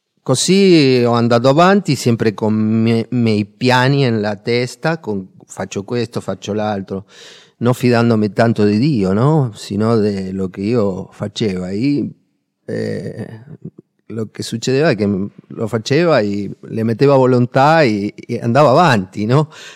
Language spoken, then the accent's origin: Italian; Argentina; sono dell'Argentina, ho 53 anni.